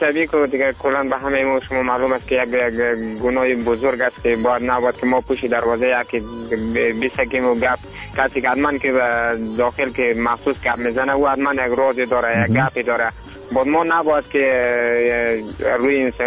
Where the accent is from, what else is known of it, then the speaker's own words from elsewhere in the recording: Afghanistan; همه ما شما افغان هستیم